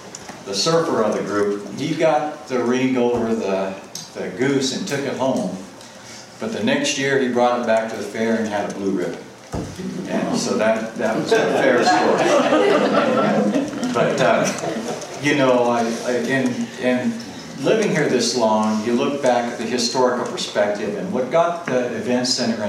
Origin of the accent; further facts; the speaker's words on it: Oregon, United States; But, you know, I'm from Lincoln County, live out in Logsdon, and I've attended the fair all my growing up years, you know.